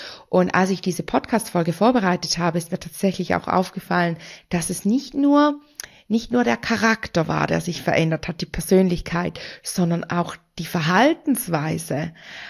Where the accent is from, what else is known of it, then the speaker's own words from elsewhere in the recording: Switzerland; weil Deutsch ist ja bei uns in der Schweiz die Amtssprache und auch die Sprache, die man spricht, wenn man im Unterricht ist